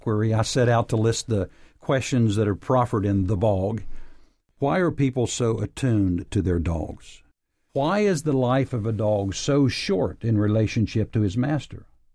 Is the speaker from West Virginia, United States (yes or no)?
yes; Huntington, West Virginia, United States; And so now Cabell Huntington Hospital in my hometown is building a children's hospital.